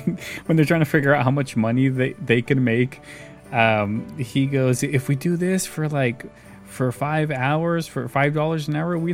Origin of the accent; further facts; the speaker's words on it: United States; because you are from Germany, I am from America. We have very different cultures, I guess you can say.